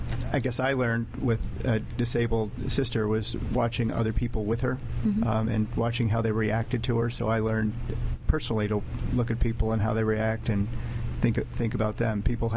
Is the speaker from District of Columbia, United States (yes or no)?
yes; Washington, District of Columbia, United States; born there; also born or lived in New York / Chicago; I was born in Washington, D.C., seventh generation, and moved to New York and then to Chicago.